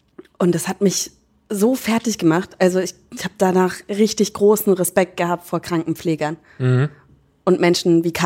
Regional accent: Bavaria, Germany; ich komme ja aus Franken.

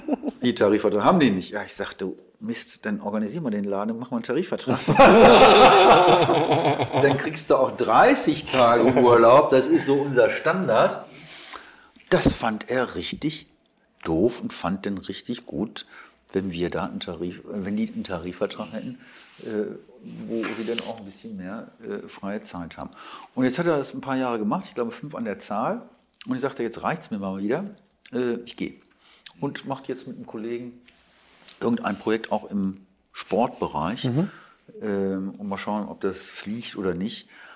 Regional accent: Wuppertal, North Rhine-Westphalia, Germany; In meiner Heimatstadt Wuppertal ist ein Kleinod von Agenturen.

